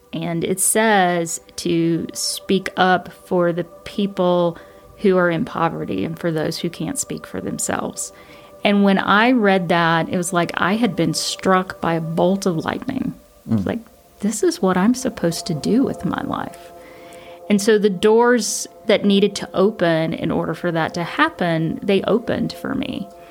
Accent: United States; Well, part of it is from growing up in Madison County in a lower income household where my parents worked really hard to not have much.

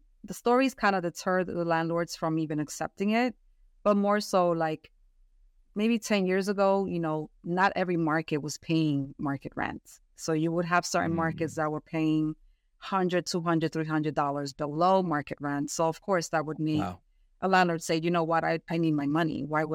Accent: New York City, New York, United States; I am a first generation Dominican American. My parents came here in the 70s, so I grew up in New York City

